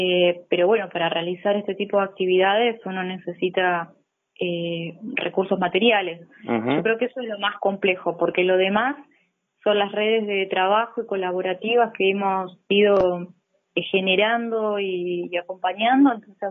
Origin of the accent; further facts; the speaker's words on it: General Alvear, Mendoza, Argentina; yo soy de Alvear, y ahora vamos a trabajar con Tupungato, salir un poco de la capital